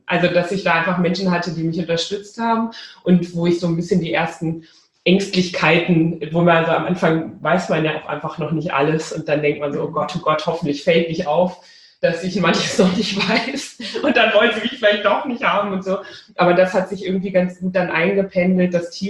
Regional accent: Rhineland, Germany; born there

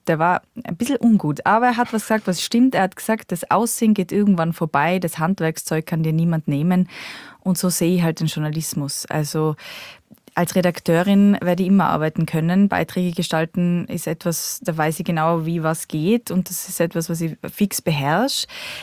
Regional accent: Innsbruck, Tyrol, Austria; Also ich bin ja aus Innsbruck, wie gesagt. Das heißt, mein Dialekt war viel, viel stärker.

